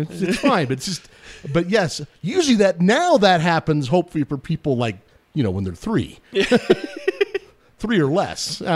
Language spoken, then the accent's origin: English; Fairview, Wyoming, United States; I grew up in Fairview, Wyoming. That is one of the most rural places on the planet, especially when I grew up there.